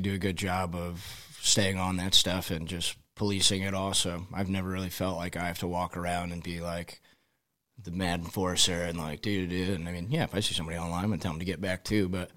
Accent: Bettendorf, Iowa, United States; It's how I was raised in Bettendorf and how we played football.

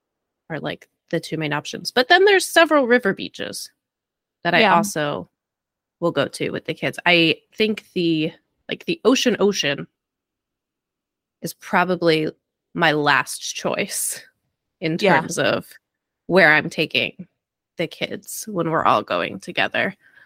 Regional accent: New Jersey, United States; Like I grew up in Central Jersey.

